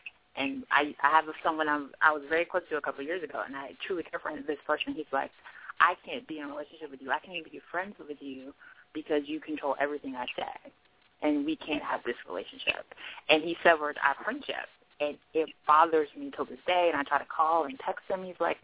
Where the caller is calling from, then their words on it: Silver Spring, Maryland, United States; I'm calling from Silver Spring, Maryland.